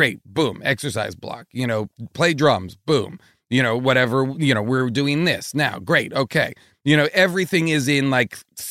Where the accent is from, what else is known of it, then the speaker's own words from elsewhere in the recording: Massachusetts, United States; I grew up in New England. I grew up like suburban Boston. And my whole family lives in Boston.